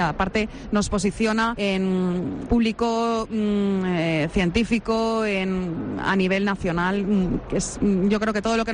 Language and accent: Spanish; Alicante, Valencian Community, Spain; para que tanto los visitantes como los alicantinos seamos conscientes de que en nuestra ciudad han venido grandes producciones